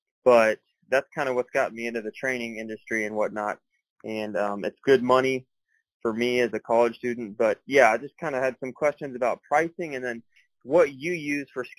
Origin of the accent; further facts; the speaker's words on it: Kentucky, United States; Yeah, so I grew up in Northern Kentucky my entire life. I'm 19 years old right now.